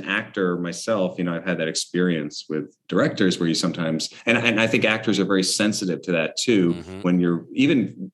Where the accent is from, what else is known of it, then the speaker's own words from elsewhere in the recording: New York City, New York, United States; I was growing up on the Upper West Side, and my parents, you know, were actors